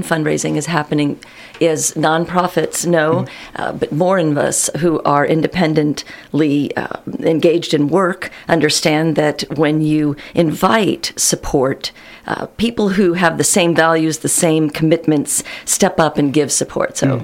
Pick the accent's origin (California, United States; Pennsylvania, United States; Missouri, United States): California, United States; born there; also born or lived in Germany; I was raised in the military. My dad was Air Force, so was my mother. So that means that I was born in California, but pretty soon moved to Germany when I was a child, to a small little town called Eichensel